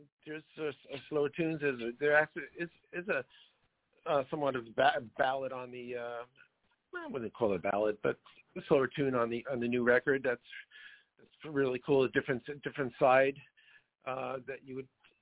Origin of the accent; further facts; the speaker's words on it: Brooklyn, New York, United States; I grew up in the Flatbush area.